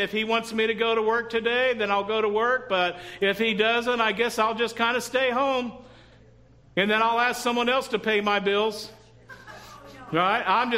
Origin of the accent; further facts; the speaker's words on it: Texas, United States; moved away as an adult; now in California, United States; If you don't know, I'm from Texas, right?